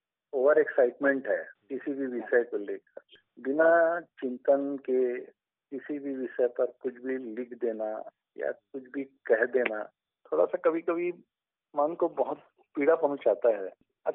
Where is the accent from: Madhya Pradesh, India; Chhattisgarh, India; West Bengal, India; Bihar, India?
Chhattisgarh, India; Bhatapara; कि हम लोग उस जगह से बिलोंग करते हैं जहाँ की मंडी मतलब इतनी ख्याति प्राप्त है।